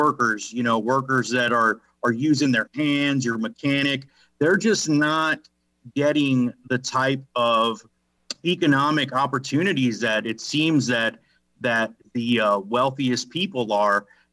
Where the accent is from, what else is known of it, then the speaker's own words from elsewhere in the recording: San Antonio, Texas, United States; Well, a little bit about my background is born and raised in San Antonio, Texas.